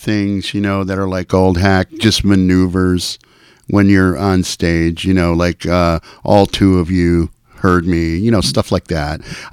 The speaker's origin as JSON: {"language": "English", "region": "Michigan", "country": "United States", "tie": "born or raised there", "also_born_or_lived": "California / Seattle", "moved": "as an adult", "lives_now": "Eugene, United States", "said": "No, I'm another transplant here in Oregon. I was born near Detroit, Michigan, and that's where I grew up."}